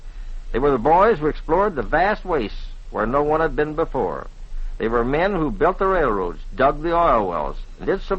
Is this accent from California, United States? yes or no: no; Mission, Texas, United States; Mission, Texas, it was, my hometown.